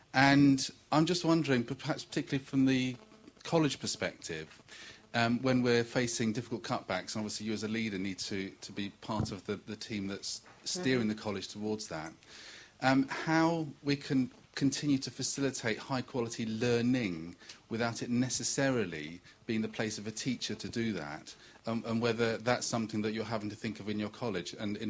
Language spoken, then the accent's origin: English; Netherlands; I'm from the Netherlands, and we don't make a distinction between teaching and learning.